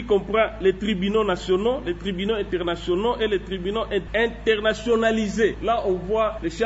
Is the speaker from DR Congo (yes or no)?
yes; DR Congo; ce n'est pas trop appliqué ici chez nous en République démocratique